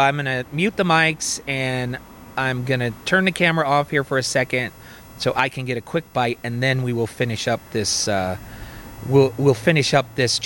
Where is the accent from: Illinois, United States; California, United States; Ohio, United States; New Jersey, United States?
California, United States; like I grew up in California